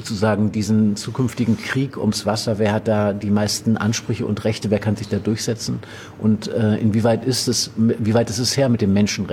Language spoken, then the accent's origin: German; Northern Germany, Germany; ich komme aus Norddeutschland